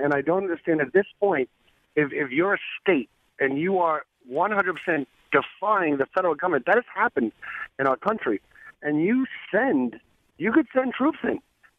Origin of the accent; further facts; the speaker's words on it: New York, United States; Yeah, I'm from Suffolk, and yes, that is a huge, huge problem.